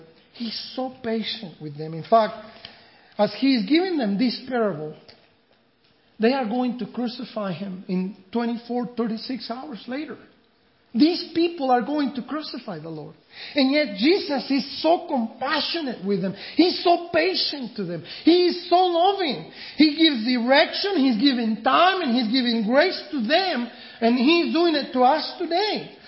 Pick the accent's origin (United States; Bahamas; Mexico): Mexico; When I grew up in Mexico, you know, one of the things that I remember in my childhood is that we would play on the river, swim in the river.